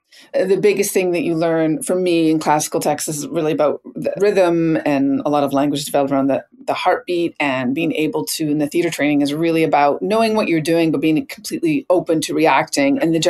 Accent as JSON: {"language": "English", "region": "East Coast", "country": "Canada", "said": "Also, much like Waylon, I was from the East Coast, I was a massive fan of CODCO."}